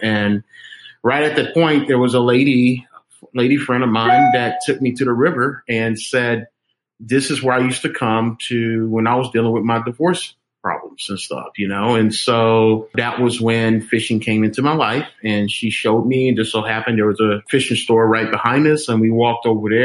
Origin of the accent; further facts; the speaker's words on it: Austin, Texas, United States; also born or lived in Cuero, United States; I was born and raised in Texas, born out of Cuero, Texas, and raised up in Austin, Texas.